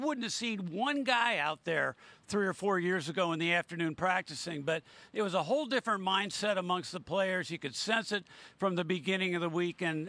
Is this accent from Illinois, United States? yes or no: yes; Chicago, Illinois, United States; I grew up in Chicago, and Lake Michigan was a little too cold to go in.